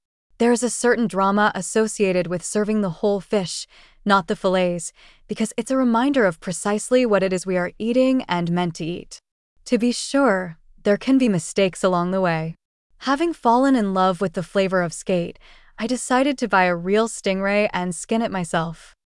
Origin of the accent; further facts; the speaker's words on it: Texas, United States; Growing up in West Texas, I knew not fresh fish from the grocery store.